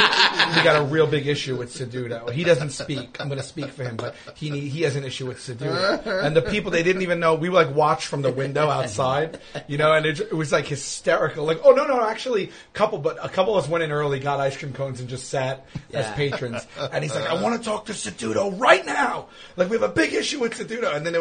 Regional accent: Staten Island, New York, United States; I split my time between Rosebank and St. George by the ferry.

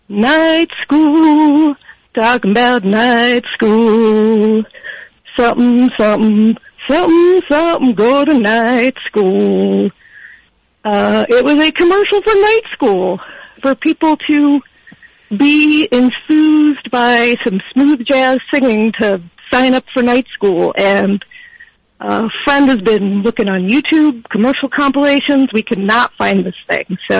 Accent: Jacksonville, Florida, United States; I'm from Jacksonville.

